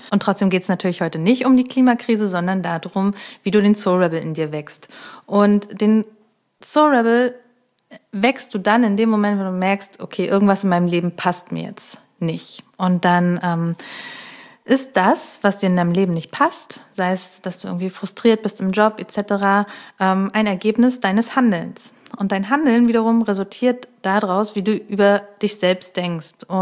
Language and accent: German; Neustrelitz, Mecklenburg-Vorpommern, Germany; Ja, ich komme ja aus Neustrelitz